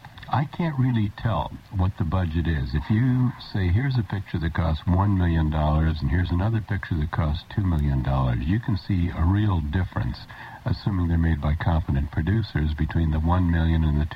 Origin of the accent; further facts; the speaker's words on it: California, United States; I think maybe the fact that I grew up in Southern California.